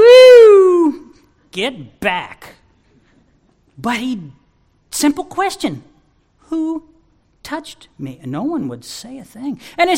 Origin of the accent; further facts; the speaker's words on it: Lincoln, Nebraska, United States; I grew up in Lincoln, Nebraska